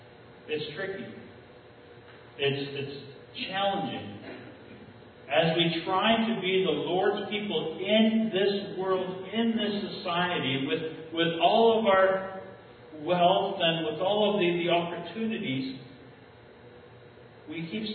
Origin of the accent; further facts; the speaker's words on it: Canada; This is who we are. We are Canadian. We are the majority culture.